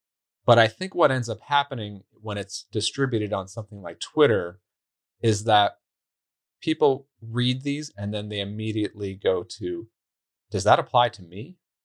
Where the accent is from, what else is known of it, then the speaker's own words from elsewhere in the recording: New York, United States; I mean, I'm from New York originally.